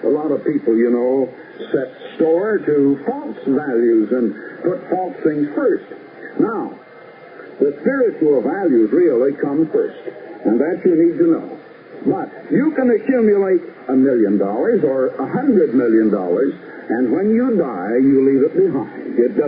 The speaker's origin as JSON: {"language": "English", "region": "Iowa", "country": "United States", "also_born_or_lived": "Danville, Illinois / Chicago", "said": "Now, I came from Iowa myself, so I can really say that great loyalty to my own old Hawkeye state, you people back in Iowa and in Illinois, as many of you are listening back there. Well, I have lived in Illinois, too."}